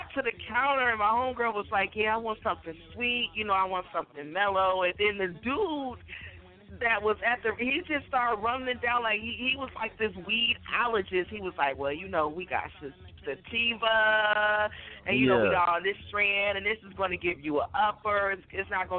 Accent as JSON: {"language": "English", "region": "New Jersey", "country": "United States", "said": "I'm from Jersey. We have our weed man."}